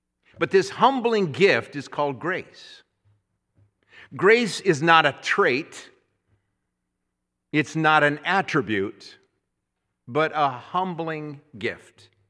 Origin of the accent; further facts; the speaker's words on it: United States; some things which bring me great pride as an American.